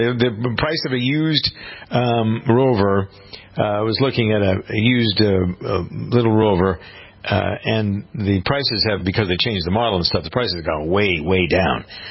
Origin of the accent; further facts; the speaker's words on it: Framingham, Massachusetts, United States; I saw a picture of a truck in my hometown that had the plow was 6 feet tall and the driver couldn't see what was on the side of the road.